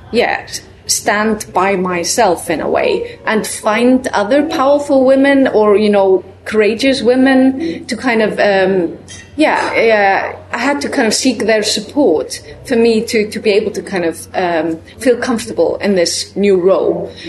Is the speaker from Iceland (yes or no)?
yes; Iceland; So I come from Iceland